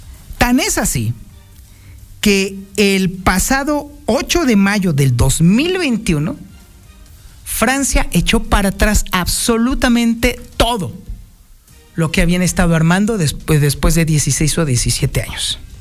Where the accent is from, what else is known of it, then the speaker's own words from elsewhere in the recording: Mexico; Si hay algo que amamos los mexicanos es nuestro lenguaje, nuestra lengua madre, el español.